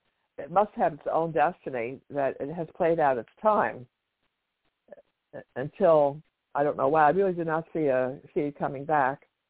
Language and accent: English; New York, United States; Well, because I'm from New York and I was born in New York City, I love New York.